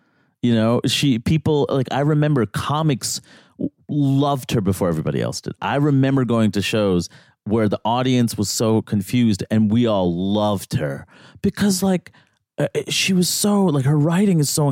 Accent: New York, United States; the idea that I'm also an American, I sound like this, I grew up in New York.

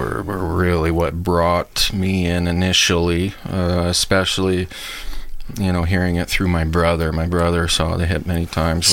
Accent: Newmarket, Ontario, Canada; also born or lived in Montreal; And I was born in Montreal, and we lived there till maybe 81, and we moved to Newmarket, Ontario.

